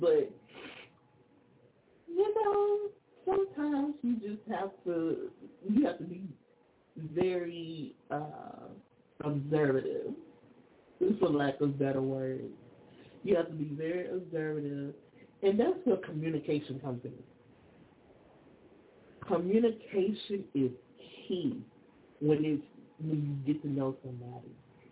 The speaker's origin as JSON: {"language": "English", "region": "Louisiana", "country": "United States", "tie": "born or raised there", "moved": "as an adult", "said": "One thing about it is I was raised in Louisiana until I left at the age of 37."}